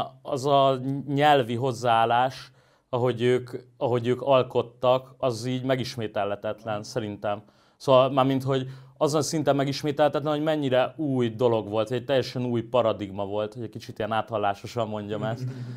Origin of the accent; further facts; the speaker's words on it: Óbuda, Budapest, Hungary; én alapvetően értelmiségi szülők gyereke vagyok, én Óbudán nőttem föl